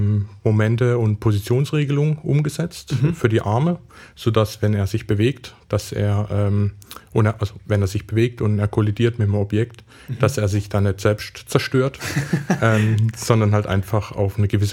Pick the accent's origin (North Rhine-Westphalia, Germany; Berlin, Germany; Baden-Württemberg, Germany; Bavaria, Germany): Baden-Württemberg, Germany; Schutterwald; Also ich bin geboren, aufgewachsen eigentlich hier aus der Region. Ich komme aus Schutterwald, das ist eine Ortschaft eigentlich vor Offenburg.